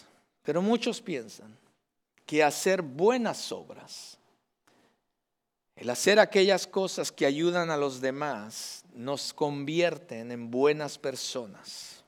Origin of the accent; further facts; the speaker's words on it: Mexico; Yo soy de México.